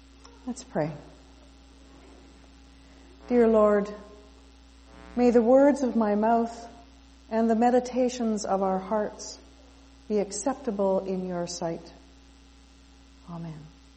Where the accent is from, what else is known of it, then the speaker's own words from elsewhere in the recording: Ottawa, Ontario, Canada; born there; I was born in Ottawa, so it felt very familiar to me.